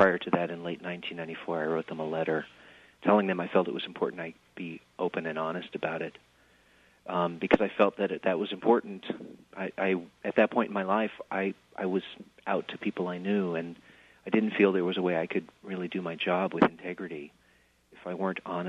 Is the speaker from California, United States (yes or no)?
yes; San Francisco, California, United States; here in my hometown of San Francisco